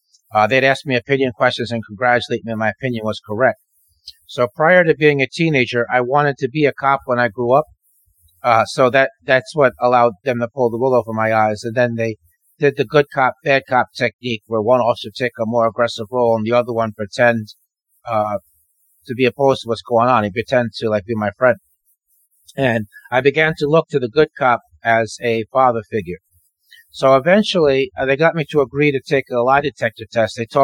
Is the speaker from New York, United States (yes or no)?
yes; Peekskill, New York, United States; we lived smack dab in the middle of the city. You know, Peekskill's a city, but I mean, it's kind of deceptive to use the word city.